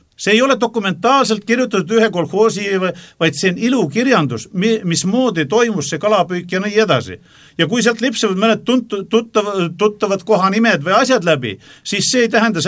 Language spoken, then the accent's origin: Estonian; Saare County, Estonia; Ma tihti võibolla panen midagi seuses sellegi, et ma saaremalt pärit olen murrakuga segamine tead.